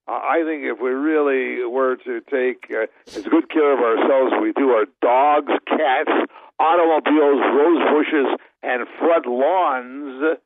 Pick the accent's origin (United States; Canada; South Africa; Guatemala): Canada; I grew up in Canada, pretty cold climate.